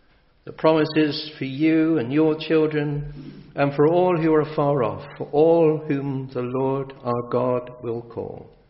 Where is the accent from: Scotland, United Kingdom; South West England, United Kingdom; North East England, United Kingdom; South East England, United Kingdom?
South West England, United Kingdom; Gloucester; born there; I was born in Gloucester, but my grandparents lived in Yorkley, so I do have a link with the Forest of Dean way back.